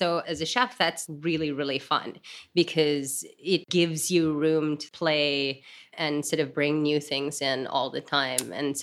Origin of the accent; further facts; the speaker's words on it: Manila, Metro Manila, Philippines; I mean, I grew up in Manila. I obviously grew up watching you on TV